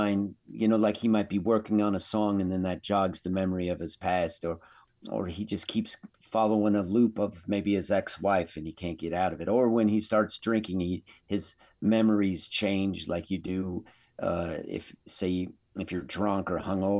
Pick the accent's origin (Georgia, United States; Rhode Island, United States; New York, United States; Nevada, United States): Nevada, United States; Reno; because I grew up in Reno. And I grew up at the tail end of casino bands.